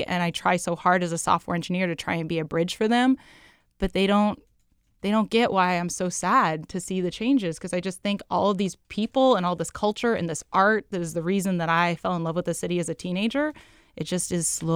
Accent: Washington, United States; you know, for me growing up on the East Side, Capitol Hill was like Mecca.

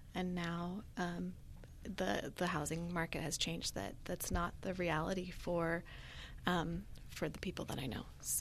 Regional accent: Los Osos, California, United States; I grew up in Los Osos. My parents still are there.

